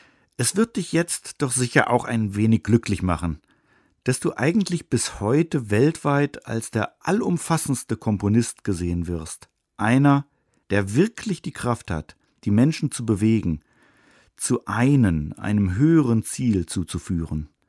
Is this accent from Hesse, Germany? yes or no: no; Düren, North Rhine-Westphalia, Germany; Düren, wo ich aufgewachsen bin, liegt gerade einmal knapp 70 Kilometer von Bonn entfernt. Und dann bin ich noch fast genau 200 Jahre nach dir geboren. Ich feiere dieses Jahr meinen 50.